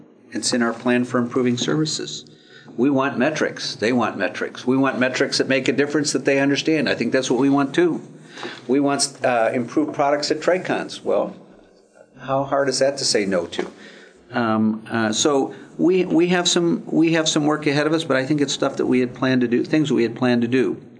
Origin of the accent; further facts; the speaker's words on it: Ohio, United States; I'm from Ohio, and I was disappointed last night